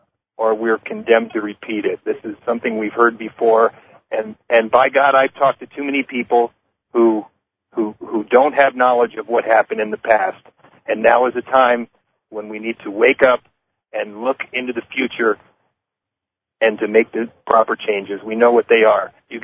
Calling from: Kapaa, Hawaii, United States; I'm calling from Hawaii.

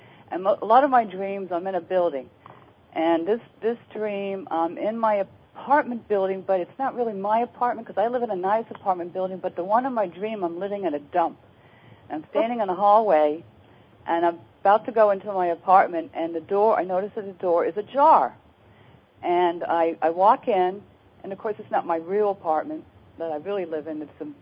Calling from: New York City, New York, United States; from New York City.

